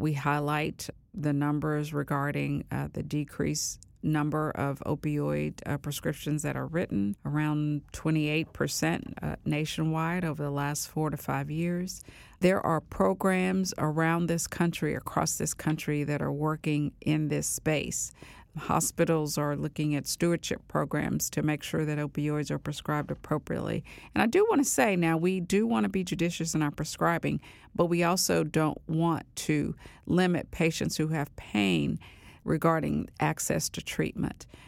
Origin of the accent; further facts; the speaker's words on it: Bluefield, West Virginia, United States; Well, I was born and raised in Bluefield, West Virginia, and I attended West Virginia University for both my undergraduate degree and my medical school degree. My father worked on the railroad. My mother taught school.